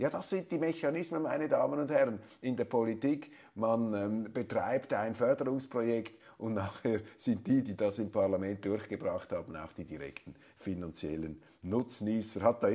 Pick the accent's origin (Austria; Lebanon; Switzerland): Switzerland; da bin ich überfordert als Schweizer